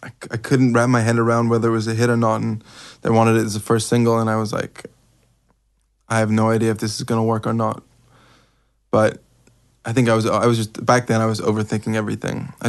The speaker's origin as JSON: {"language": "English", "region": "England", "country": "United Kingdom", "accent": "English", "said": "back years ago, my English accent was heavier."}